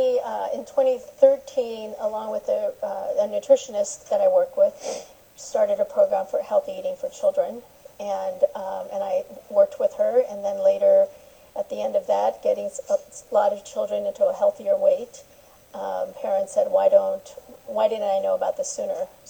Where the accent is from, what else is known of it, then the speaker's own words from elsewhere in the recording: Hollister, California, United States; In Hollister. I grew up in Hollister.